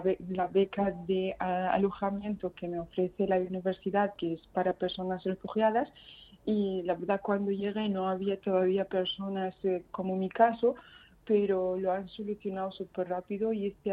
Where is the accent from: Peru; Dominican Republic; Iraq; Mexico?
Iraq; Spanish is a second language; moved away as an adult; now in Spain; Sí, yo estaba estudiando en mi país farmacia, en Irak. Estaba en el segundo curso, pero por la situación he tenido que dejarlo y al llegar a España